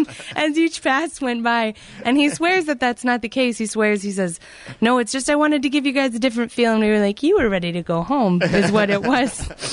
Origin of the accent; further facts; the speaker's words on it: Tucson, Arizona, United States; And I was born here in Tucson and moved away to raise kids and moved away to travel and did all this stuff. And it came back and I didn't hate it as much as I did when I was a kid.